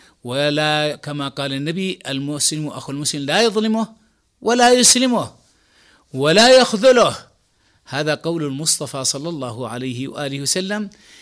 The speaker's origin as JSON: {"language": "Arabic", "country": "Yemen", "said": "وإن كانت أعلنت عندنا في اليمن"}